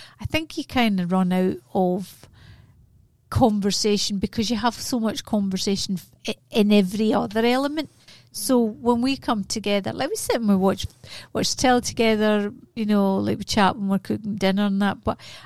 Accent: Scotland, United Kingdom; now in Australia; He's Australian and I'm Scottish.

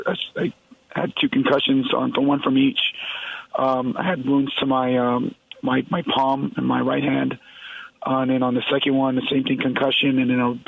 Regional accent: Uvalde, Texas, United States; also born or lived in San Antonio; Well, it's actually in Uvalde. That's my hometown. I lived in San Antonio for about 10 years after I got out of the military and just recently came back home.

